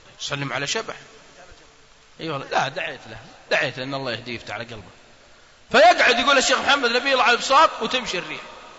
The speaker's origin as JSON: {"language": "Arabic", "region": "Al-Qassim", "country": "Saudi Arabia", "said": "عندنا في القصيم ما أدري عندكم في الرياض"}